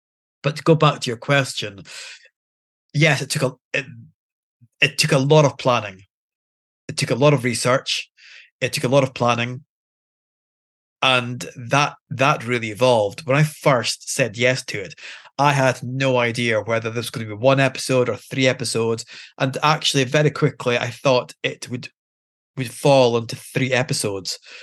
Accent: Aberdeen, Scotland, United Kingdom; I'm born and bred in Aberdeen

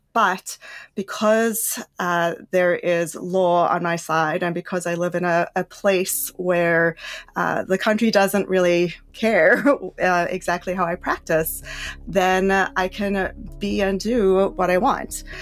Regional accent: South Africa; now in United States; I think that I'm an immigrant. I came from South Africa, and we left apartheid South Africa to come to America because of its religious freedom and ability to practice and be how we dreamed.

